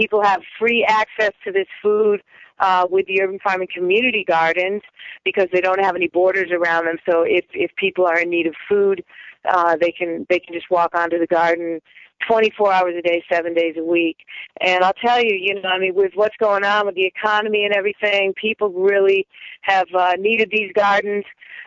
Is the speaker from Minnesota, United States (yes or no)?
yes; Minneapolis, Minnesota, United States; I grew up in Minneapolis, and I lived in the wilderness for 1 year. My parents took us out of school, and we lived up at the cabin.